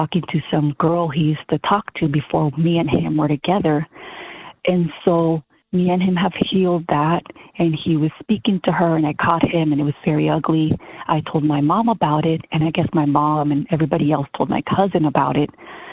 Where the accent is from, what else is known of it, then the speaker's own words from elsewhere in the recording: California, United States; Well, first of all, I'm from California